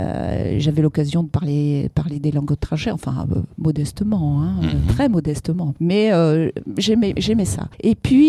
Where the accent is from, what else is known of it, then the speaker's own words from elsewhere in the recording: Nouvelle-Aquitaine, France; Je viens de la Charente-Maritime.